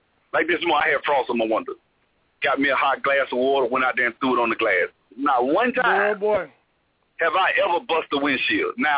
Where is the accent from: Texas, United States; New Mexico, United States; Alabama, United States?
Alabama, United States; I'm from Alabama.